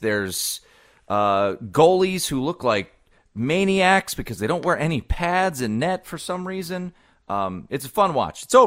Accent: Maryland, United States; And every so for me, growing up in Maryland, every Memorial Day weekend

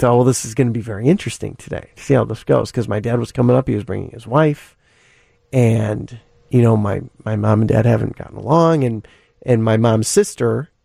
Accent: Indiana, United States; we grew up in Northwest Indiana, not the far south.

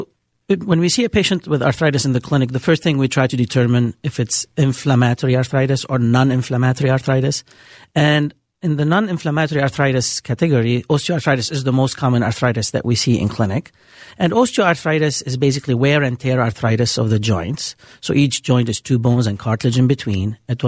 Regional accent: Beirut, Beirut Governorate, Lebanon; also born or lived in Minneapolis, United States; So I'm originally from Beirut, Lebanon. I went to the American University of Beirut, medical school in Lebanon, major medical school in Lebanon.

